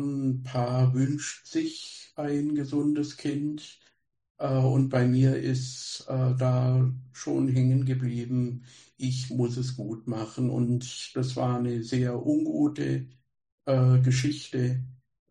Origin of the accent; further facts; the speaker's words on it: Germany; Also ich bin am Bodensee aufgewachsen und bin von Schule zu Schule gefahren.